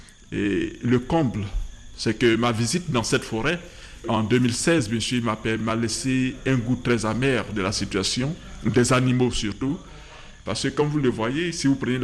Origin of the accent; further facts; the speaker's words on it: Daobli, Montagnes, Côte d’Ivoire; jeune riverain du parc national de Taï et de la forêt classée du Kavali. Je suis originaire donc de Taï, plus précisément du village de Daobli, village proche de la forêt classée du Kavali.